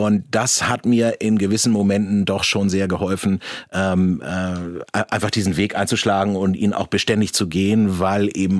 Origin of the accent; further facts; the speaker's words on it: Hamburg, Germany; Aufgewachsen als kleiner Junge in Bergedorf, im wunderschönen Osten dieser Stadt. Und dann langsam aber sicher in die Innenstadt gerückt, über Eppendorf, Winterhude, Alsterdorf, im Moment in Wellingsbüttel, auf dem Weg nach Poppenbüttel.